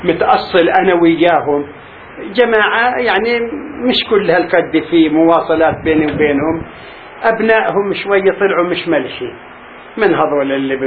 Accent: Palestine; moved away; هذا البرنامج هو كان أمنيتي من تاريخ ما طلعت من فلسطين

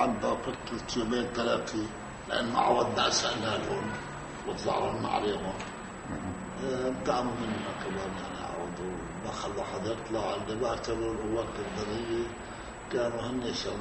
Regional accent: Palestine; moved away; طلعت الاول سنه من فلسطين

